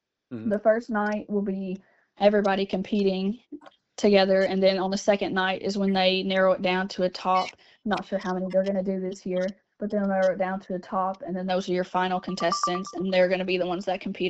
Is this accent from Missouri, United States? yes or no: no; Kentucky, United States; Yeah, so I grew up in Crittenden County.